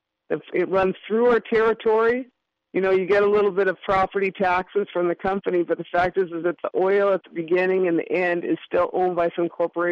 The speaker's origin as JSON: {"language": "English", "town": "Winona", "region": "Minnesota", "country": "United States", "tie": "born or raised there", "said": "I'm sitting right here in my I call this my hometown. I'm in Winona, Minnesota."}